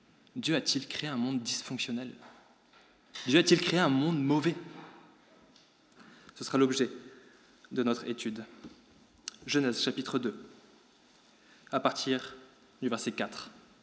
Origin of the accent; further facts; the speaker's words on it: Provence-Alpes-Côte d'Azur, France; now in Brussels, Belgium; Cela fait un an et demi que nous sommes à Bruxelles avec mon épouse. Initialement, nous venons du sud de la France, du Var.